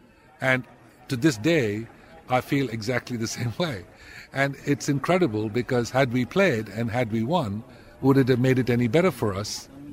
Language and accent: English; India; I would always be Indian. I still carry an Indian passport. I travel around the world only as an Indian.